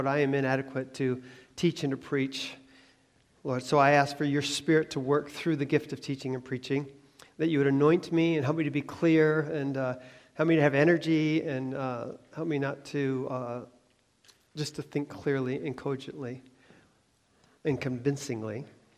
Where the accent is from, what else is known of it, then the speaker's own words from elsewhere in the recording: Lansing, Michigan, United States; down the street from where I grew up in Lansing, Michigan